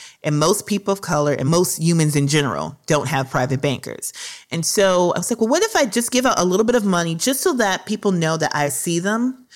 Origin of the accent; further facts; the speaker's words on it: Minnesota, United States; because literally these are the people I grew up with in Minnesota.